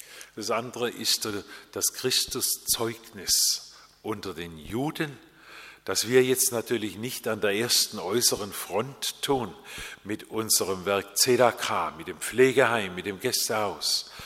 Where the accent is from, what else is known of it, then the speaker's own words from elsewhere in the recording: Japan; now in Germany; Ich bin in Japan geboren und aufgewachsen, auch das habe ich mir nicht ausgesucht. Meine Eltern waren dort Missionare.